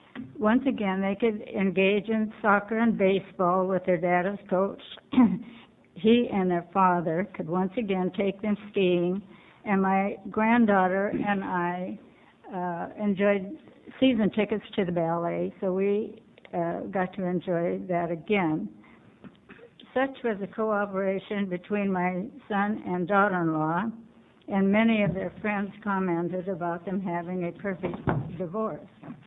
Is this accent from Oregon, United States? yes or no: yes; Milwaukie, Oregon, United States; I'm from Milwaukee, Oregon.